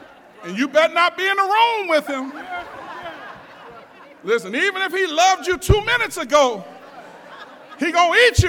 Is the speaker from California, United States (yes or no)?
yes; San Francisco, California, United States; Yeah, I'm from San Francisco, but I don't swing that way, y'all. I'm sorry. I'm from the hood, all right?